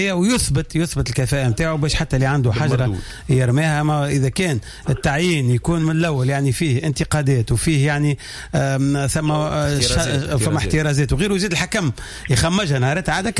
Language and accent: Arabic; Tunisia; ايش عندنا في تونس هذا في تونس